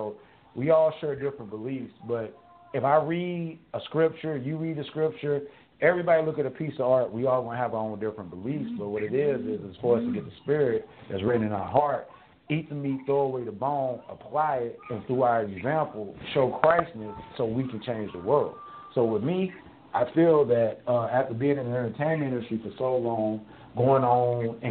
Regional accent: St. Louis, Missouri, United States; born there; I was born in St. Louis, Missouri.

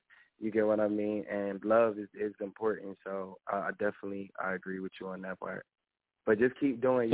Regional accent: Trenton, New Jersey, United States; I'm from Jersey, Trenton, to be exact.

